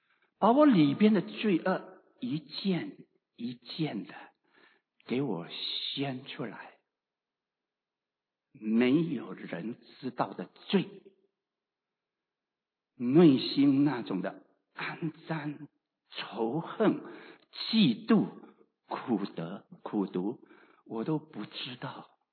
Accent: China; 特别是我们中国人来说，我们从小没有听过犹太人的律法

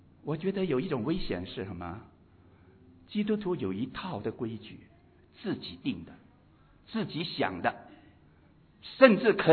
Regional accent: Fujian, China; 我们福建人，福建人到了那里都很团结，有同乡会

